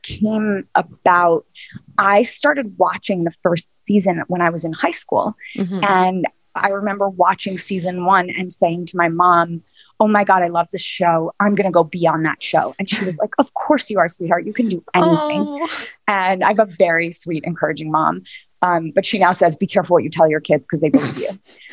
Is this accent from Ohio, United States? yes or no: no; New York City, New York, United States; I was born and raised in Manhattan.